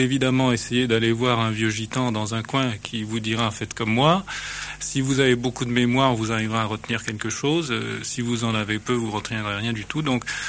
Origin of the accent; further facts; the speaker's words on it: Morocco; J'ai passé toute mon enfance au Maroc, c'est-à-dire que donc je suis français et en même temps j'ai des attaches dans les pays orientaux, si on peut dire.